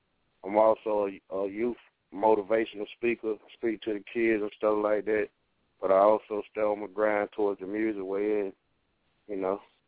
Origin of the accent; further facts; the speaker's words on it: Michigan, United States; now in Tuskegee, United States; Basically, man, I'm from Michigan, but I've been in Alabama a long time, representing Skigga to the full, the Tuskegee.